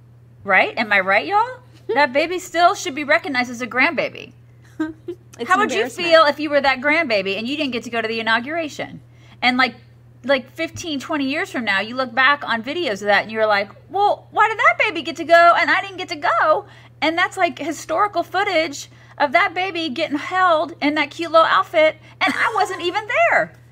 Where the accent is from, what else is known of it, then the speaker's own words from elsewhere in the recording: the South, United States; Well, see, I grew up in the South, and you married a boy from the South.